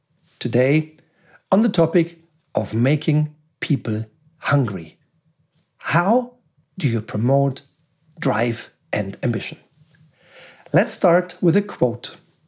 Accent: Germany; English is a second language; as you can see here by my accent, I was born and raised in Germany.

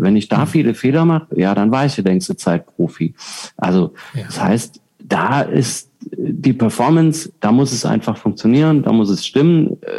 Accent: Southern Germany, Germany; Ich komme aus Süddeutschland ursprünglich

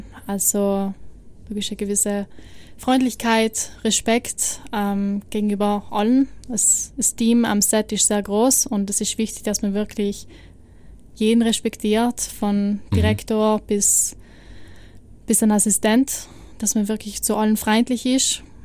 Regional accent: northern Italy, Italy; ich komme aus dem Norden von Italien und wir reden Deutsch zusammen.

